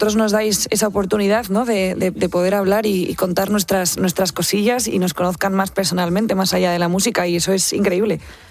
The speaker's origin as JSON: {"language": "Spanish", "region": "Basque Country", "country": "Spain", "said": "soy vasca, así que la raíz folk, la raíz rock la tengo muy, muy arraigada"}